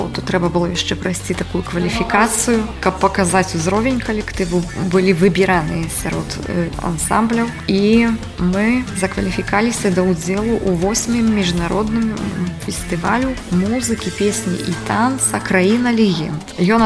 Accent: Belarus; Ukrainian is a second language; now in Poland; Ідея прийшла, я переїхала з Білорусі в Польщу.

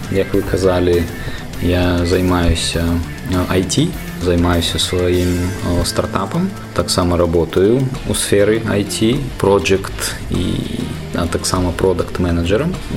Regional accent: Belarus; Ukrainian is a second language; Я завжди говорив, що я білорус.

